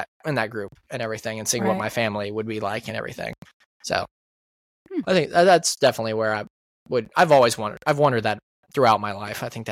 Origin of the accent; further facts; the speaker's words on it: Indiana, United States; because we grew up in Indiana. That was where I was born. I was born in Plymouth.